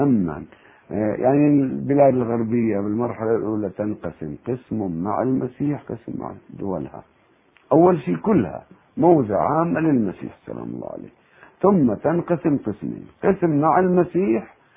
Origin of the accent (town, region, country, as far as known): Iraq